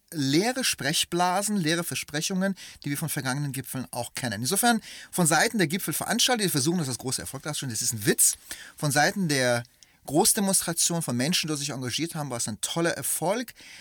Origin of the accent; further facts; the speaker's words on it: Cologne, North Rhine-Westphalia, Germany; Ich komme aus Köln